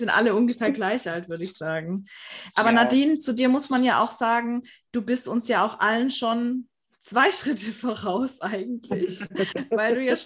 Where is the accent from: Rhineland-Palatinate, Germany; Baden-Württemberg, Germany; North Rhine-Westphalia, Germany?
Baden-Württemberg, Germany; Ich komme aus der Nähe von Offenburg. Karlsruhe.